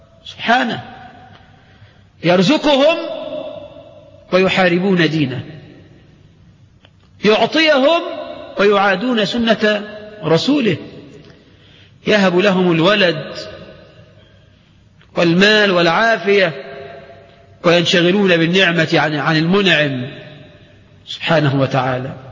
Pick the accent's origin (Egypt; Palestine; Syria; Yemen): Egypt; عندنا في مصر العوام النساء العجائز يقولنا لأنه طلع من الدنيا الواسعة للدنيا الضيقة